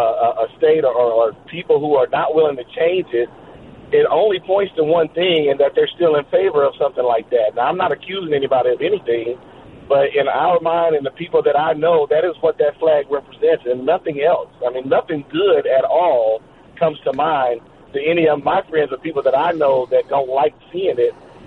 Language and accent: English; the South, United States; I'm from the South. I ain't never flew a Confederate flag.